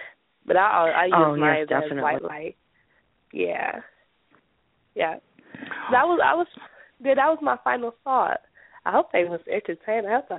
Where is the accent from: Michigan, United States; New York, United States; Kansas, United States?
Michigan, United States; Detroit; I'm from Detroit, Michigan.